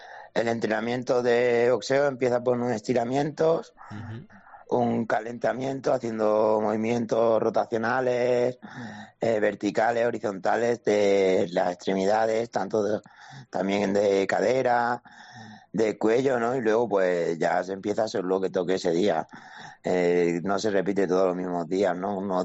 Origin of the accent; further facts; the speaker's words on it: Andalusia, Spain; Mi pueblo está de Córdoba capital, donde yo iba a entrenar a a unos 40 minutos en coche